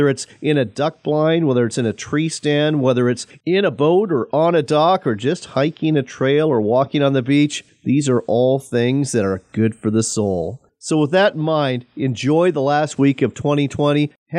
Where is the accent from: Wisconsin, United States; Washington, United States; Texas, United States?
Washington, United States; And in my home state of Washington, they went further than that.